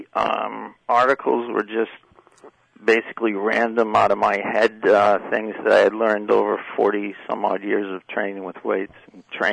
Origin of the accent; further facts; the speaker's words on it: Ireland; I'm Irish too